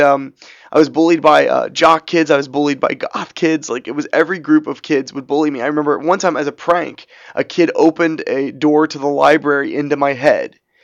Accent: Dayton, Ohio, United States; Well, I'm from Dayton, Ohio, and that's where I'm currently residing.

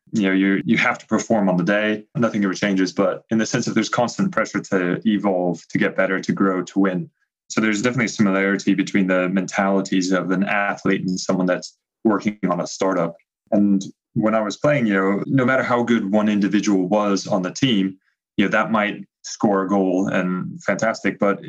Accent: Los Angeles, California, United States; So I grew up in Los Angeles, California. My mother is like third generation Los Angelian, which is not unheard of, but you know, our family had been there since Los Angeles really started to grow as a city.

